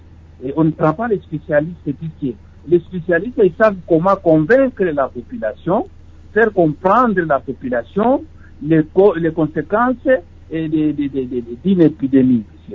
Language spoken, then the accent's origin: French; DR Congo